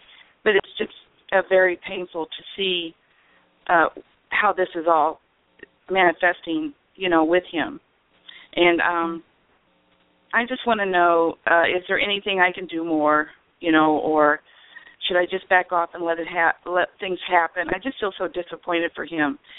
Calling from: Illinois, United States; I'm from Illinois.

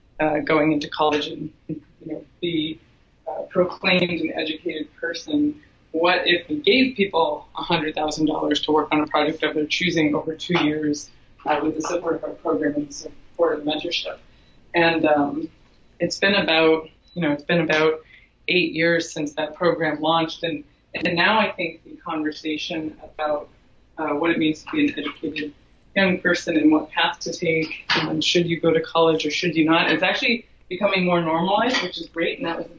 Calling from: Oakland, California, United States; I am calling from Oakland, California. Some days I work out of Oakland, and the majority of the days I work out of San Francisco, so Bay Area overall.

